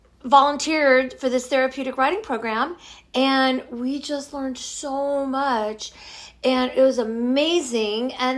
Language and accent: English; Virginia, United States; I was like 5 years old and I grew up in Virginia and my neighbor, we had not acre lots, but we had big lots.